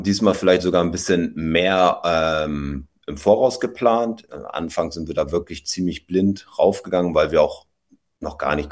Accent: Hamburg, Germany; ich bin aus Hamburg.

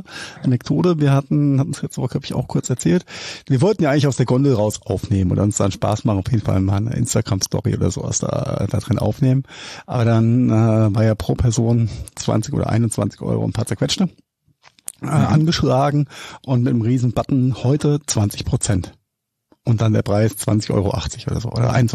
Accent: Mainz, Rhineland-Palatinate, Germany

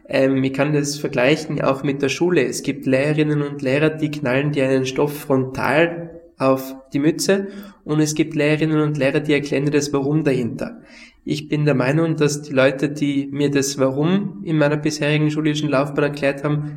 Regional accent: Tyrol, Austria; als wir bei uns in Tirol.

